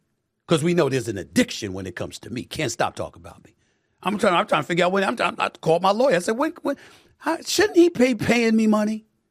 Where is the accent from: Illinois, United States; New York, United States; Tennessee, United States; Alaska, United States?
New York, United States; Hollis; I didn't see anybody get shot and killed when I was growing up in Hollis, Queens in the 70s and 80s.